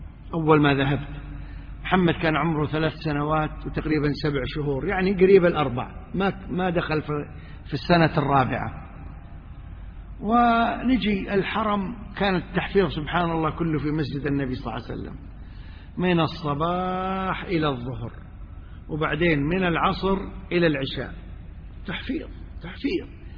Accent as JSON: {"language": "Arabic", "country": "Kuwait", "said": "أنا أصلا جاي من الكويت وإقامتنا فترة قصيرة جدا، أدرس في الجامعة الإسلامية."}